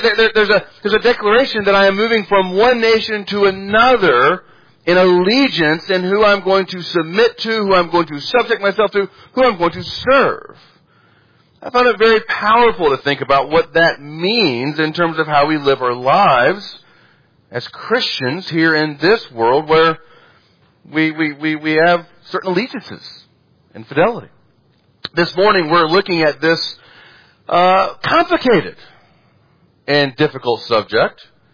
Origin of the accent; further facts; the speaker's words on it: United States; Now, I'm an American. I've never made an oath to America like this. I was born in America, and I was raised to be an American